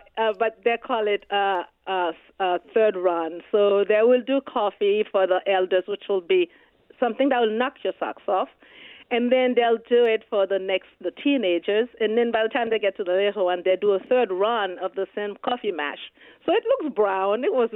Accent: Haiti; moved away; Well, I came from Haiti, so the Caribbean, and I landed in Brooklyn in January, and it was snowing.

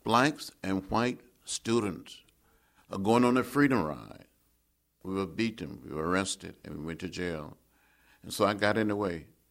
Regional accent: Alabama, United States; Well, growing up in Alabama, we would visit the little town of Troy, about 10 miles from where I grew up.

